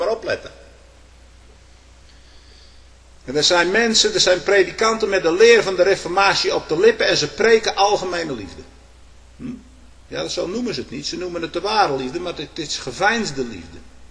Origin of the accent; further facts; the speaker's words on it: Stolwijk, South Holland, Netherlands; Ja, ik kom uit Stolwijk.